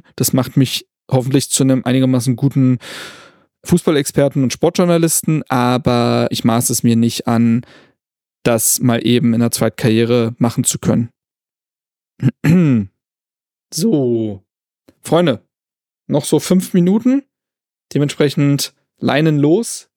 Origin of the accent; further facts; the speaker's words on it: Berlin, Germany; Nee, ich komme ja aus Berlin und kann dann bei meinen Eltern unterkommen